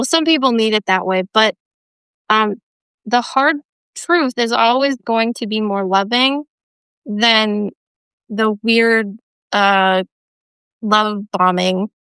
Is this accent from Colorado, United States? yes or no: yes; Colorado, United States; Well, for example, for me, I grew up in Colorado in a very like hippie kind of yuppie culture.